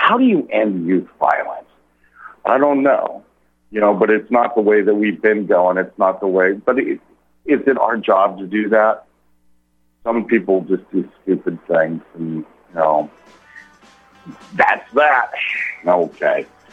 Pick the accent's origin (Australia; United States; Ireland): Ireland; But I'm pink and I'm Irish, and I wasn't here when all these atrocities happened. But I was in Ireland